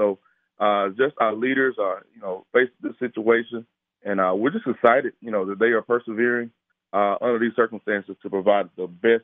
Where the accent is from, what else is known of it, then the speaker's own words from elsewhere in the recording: Florida, United States; now in Georgia, United States; No, my home state is Florida, so I am a Florida Marlins fan.